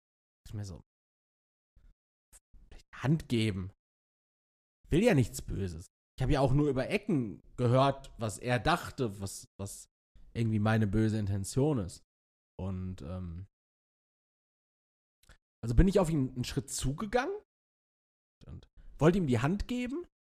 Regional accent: Castrop-Rauxel, North Rhine-Westphalia, Germany; Ich war in Castrop-Rauxel, meiner Heimatstadt.

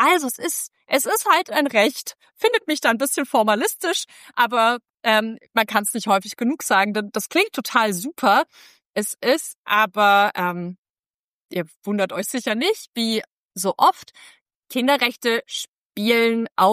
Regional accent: Baden-Württemberg, Germany

